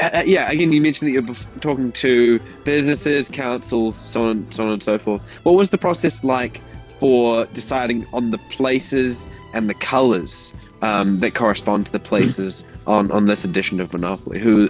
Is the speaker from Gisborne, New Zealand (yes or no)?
no; Invercargill, Southland, New Zealand; I'm from Invercargill originally